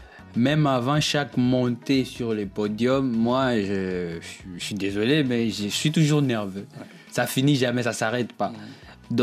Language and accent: French; Eastern DRC, DR Congo; ma ville natale ou bien dans ma zone, toute l'est de la République démocratique du Congo.